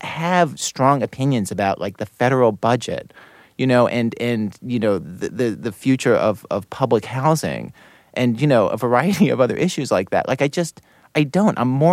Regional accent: Baltimore, Maryland, United States; And I grew up in Baltimore and went to all the places in Baltimore where you could get a job in the media.

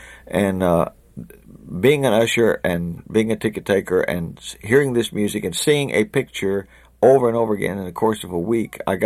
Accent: Oklahoma, United States; I came from Oklahoma. Everything there was strictly cowboy music

